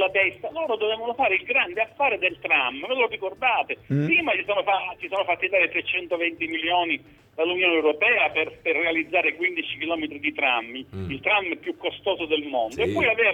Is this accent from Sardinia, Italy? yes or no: no; Sciacca, Sicily, Italy; e parla un agrigentino, io sono agrigentino